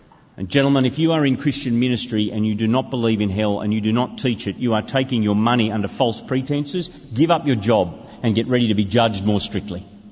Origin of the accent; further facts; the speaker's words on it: Australia; I'm from Australia, as you know